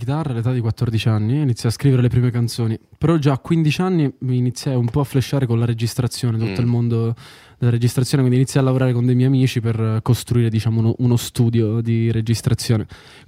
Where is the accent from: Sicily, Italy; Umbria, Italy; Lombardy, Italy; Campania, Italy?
Sicily, Italy; moved away as an adult; now in Tuscany, Italy; all'età di 18 anni andai via da casa, quindi anche per questo il disco si chiama … Io sono siciliano, ormai sto in Toscana da 5 anni